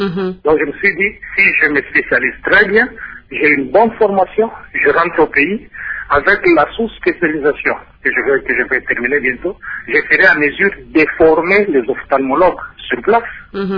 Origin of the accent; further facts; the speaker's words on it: DR Congo; Non, on te demande, tu viens d'où? Je dis, non, je viens du continent africain. Là, il est intéressé. Africain, et quel pays? Je dis, République démocratique du Congo.